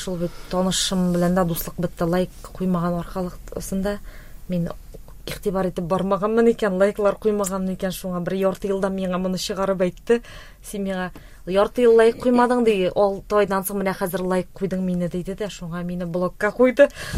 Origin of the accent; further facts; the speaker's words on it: Bashkortostan, Russia; also born or lived in Tatarstan; Әнинең Салават районы. Шуңа мин үзем Башкортстаннан булгач, мин бит инде ике якны да Татарстанда 17 ел яшадым. Башкортстанда тудым, укыдым, бүтән туганнарым, дусларым анда бар.